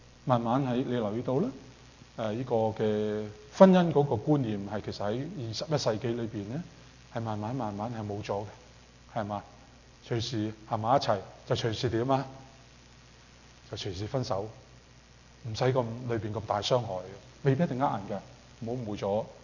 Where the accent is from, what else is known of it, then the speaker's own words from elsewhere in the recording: China; 類似我哋中國人應該咧係好似都係清明時節